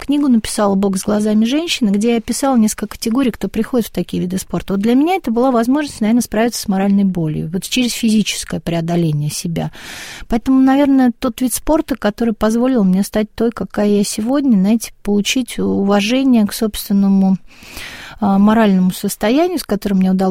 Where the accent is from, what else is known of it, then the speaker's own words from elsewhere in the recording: Saint Petersburg, Russia; я жила там, ну, я ленинградка, родилась, выросла